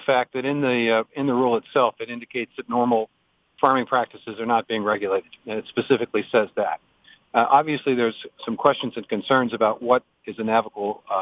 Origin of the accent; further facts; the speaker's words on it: Iowa, United States; when EPA sits down with farmers in my home state of Iowa